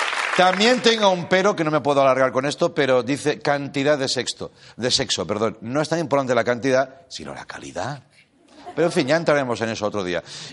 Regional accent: Spain; como español te lo digo

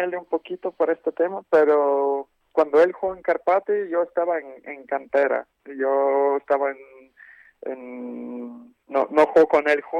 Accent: Lviv, Lviv Oblast, Ukraine; Sí, soy de Leópolis.

